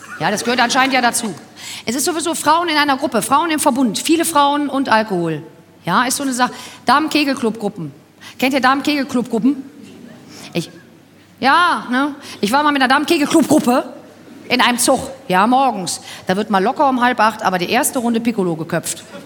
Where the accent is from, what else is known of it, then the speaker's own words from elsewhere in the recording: Cologne, North Rhine-Westphalia, Germany; Und wir sind aus Köln.